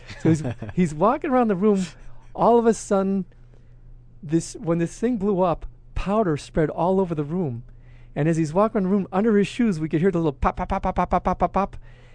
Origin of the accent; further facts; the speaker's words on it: Chicago, Illinois, United States; I go, I'm here from Chicago.